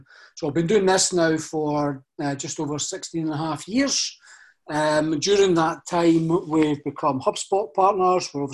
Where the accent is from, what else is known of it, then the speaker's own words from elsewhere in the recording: Bathgate, Scotland, United Kingdom; I'm originally from Bathgate